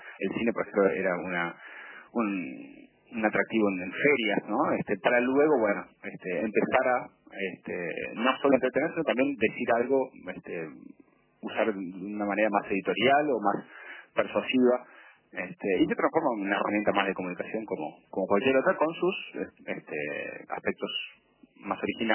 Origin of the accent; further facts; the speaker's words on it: Uruguay; now in Denmark; yo me fui de Uruguay y ahora estoy en Dinamarca.